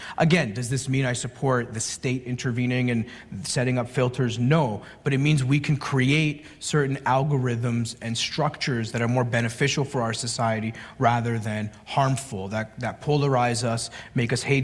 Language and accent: English; Canada; where I grew up in Canada